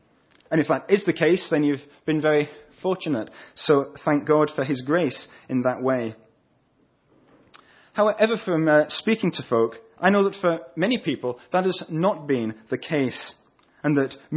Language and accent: English; Scotland, United Kingdom; On the campus where I studied recently in the US, I was almost universally known as